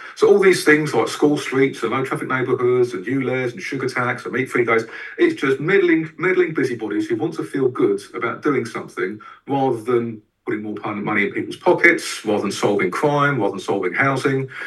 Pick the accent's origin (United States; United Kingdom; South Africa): United Kingdom; Wandsworth, London; also born or lived in Lambeth; I was born in Lambeth, I grew up in Wandsworth, and I currently live in Wimbledon. I've lived in South London all of my working life.